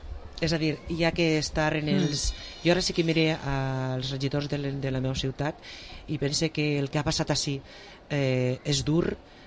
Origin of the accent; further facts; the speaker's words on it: Vila-real, Valencian Community, Spain; dic els dos meus perquè som de Vila-real